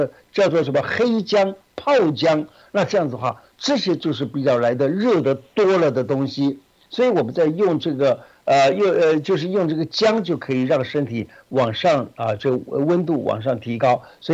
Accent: China; 你看我们中国人吃的这个食物里头本来都有姜

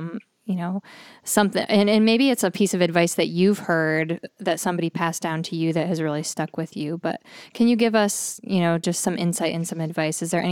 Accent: New York, United States; Well, I grew up in Western New York, near Buffalo.

